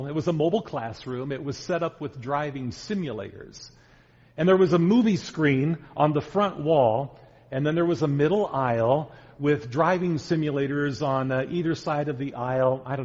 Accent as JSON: {"language": "English", "town": "Iowa City", "region": "Iowa", "country": "United States", "tie": "born or raised there", "said": "But I attended Iowa City High School in Iowa City, Iowa, which was my hometown."}